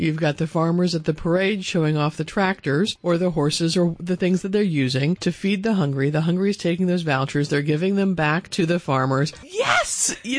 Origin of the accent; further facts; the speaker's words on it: Indiana, United States; growing up in Indiana on a big farm, feeding all the horses and the cows grains and hay